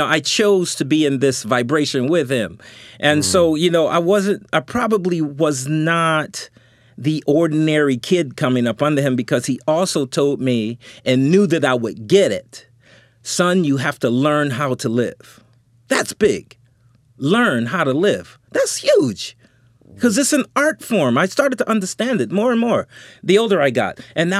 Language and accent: English; New York, United States; A letter, but I'm from New York. You know, 917, blah, blah, blah.